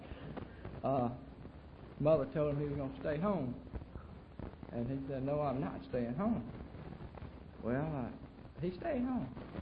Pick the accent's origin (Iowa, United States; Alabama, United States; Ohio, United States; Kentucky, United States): Alabama, United States; Phenix City; Really, I'm from Phoenix City. That's just, I open my back door and I see Columbus's front yard.